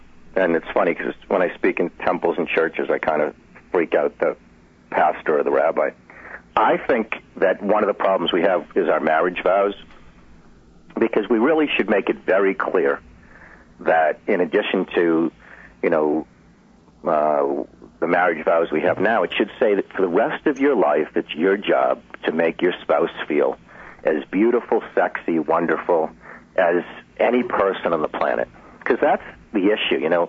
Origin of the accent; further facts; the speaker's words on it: United States; And I'm Jewish American.